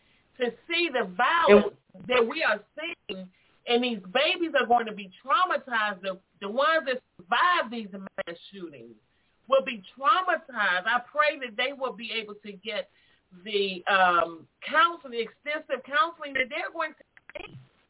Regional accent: South Carolina, United States; I grew up in the 70s. And in D.C., born and raised in South Carolina

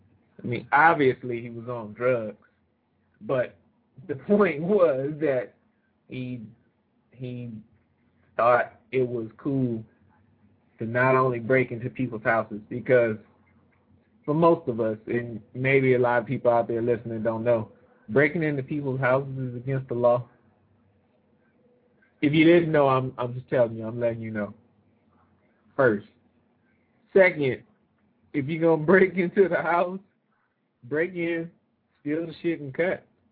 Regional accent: New Orleans, Louisiana, United States; being I'm from New Orleans, Louisiana. You know, they do the crab broils down there.

